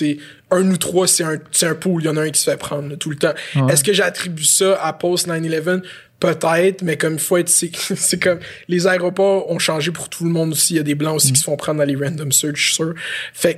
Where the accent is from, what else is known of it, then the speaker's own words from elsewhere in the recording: Morocco; Je suis comme, non, mais … je viens du Maroc.